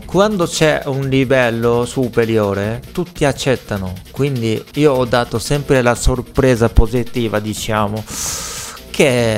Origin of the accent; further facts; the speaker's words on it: Japan; Italian is a second language; now in Italy; c'è un tocco giapponese perché sono giapponese.